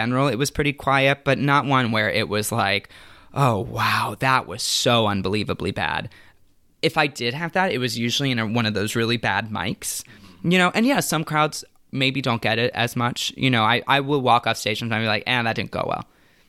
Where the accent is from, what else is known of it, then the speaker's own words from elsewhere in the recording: Tampa, Florida, United States; And I grew up in Tampa, Florida, and he started getting involved with a community theater in Tampa.